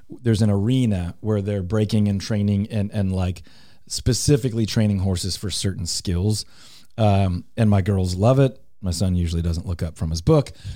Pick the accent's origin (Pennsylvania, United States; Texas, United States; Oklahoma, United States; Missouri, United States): Texas, United States; so proud to be from Texas that it feels sad to not be from Texas.